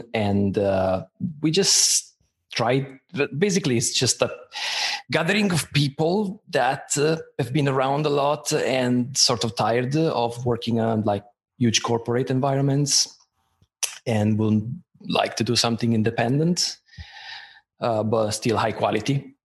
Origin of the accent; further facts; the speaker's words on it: Italy; I'm originally from Italy.